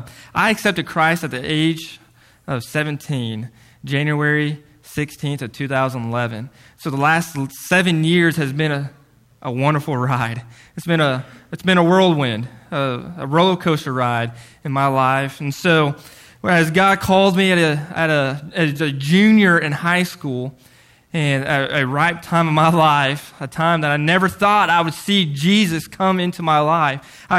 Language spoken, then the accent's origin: English; Wellington, Kansas, United States; I grew up in Kansas. I grew up in Wellington, which is 30 minutes south of Wichita.